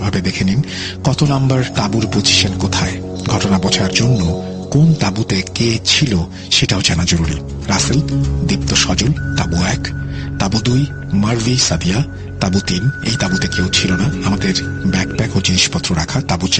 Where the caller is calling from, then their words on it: Mymensingh, Mymensingh Division, Bangladesh; কাঠকোলা বাজার ময়মনসিংহ থেকে বলছি। বর্তমানে আমি আমেরিকান ইন্টারন্যাশনাল ইউনিভার্সিটি বাংলাদেশে পড়াশোনা করছি।